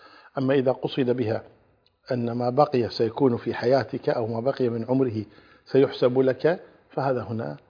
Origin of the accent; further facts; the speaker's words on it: Kuwait; وحنا عندنا في الكويت نقول البقى براسك